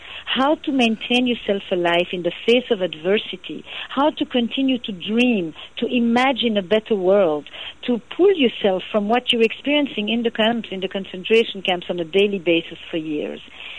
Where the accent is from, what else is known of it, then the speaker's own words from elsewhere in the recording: Antwerp, Flanders, Belgium; I grew up in Antwerp in Belgium, and it was an entire community of Holocaust survivors.